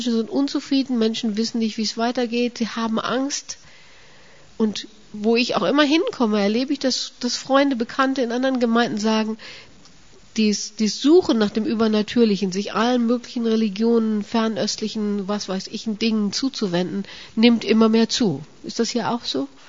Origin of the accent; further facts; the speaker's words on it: Kenya; now in Germany; Bei uns in Kenia sind es immer so mindestens 25, meistens aber über 30 Grad. Und wenn es dann etwas unter 20 geht, ist mir in Deutschland immer ganz furchtbar kalt. Nach 19 Jahren hat man sich daran gewöhnt.